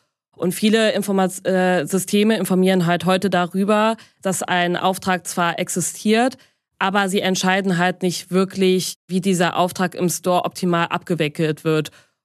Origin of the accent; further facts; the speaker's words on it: North Rhine-Westphalia, Germany; Ich komme gar nicht so weit her, ich komme aus dem Rheinland, das ist richtig, und arbeite in Bonn.